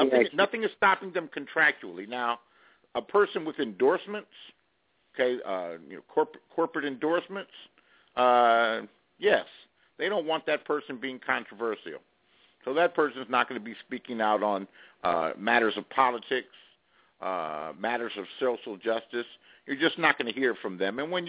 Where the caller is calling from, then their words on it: Las Vegas, Nevada, United States; I'm calling from Las Vegas, Nevada.